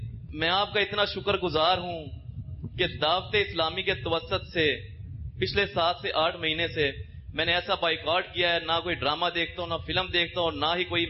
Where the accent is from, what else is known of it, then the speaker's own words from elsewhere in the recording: Lahore, Punjab, Pakistan; میں لاہور سے آیا ہوں, حجویری کابینات سے, مرکز اولیاء لاہور سے.